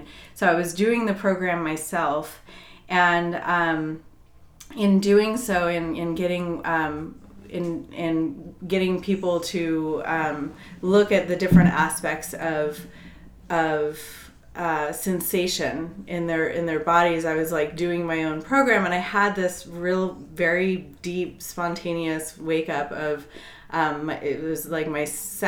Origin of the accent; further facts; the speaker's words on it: Colorado, United States; I'm from Colorado originally. Grew up in the mountains. Very earthy and spiritual